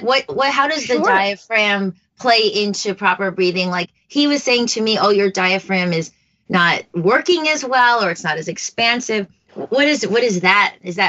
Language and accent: English; East Coast, United States; I grew up on the East Coast in a completely Caucasian school, town, and I'm half Asian.